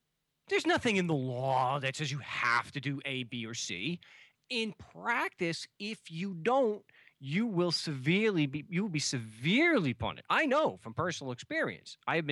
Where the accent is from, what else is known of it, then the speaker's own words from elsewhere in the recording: New York, United States; I don't have an accent. I'm from Long Island. This is the way I normally talk.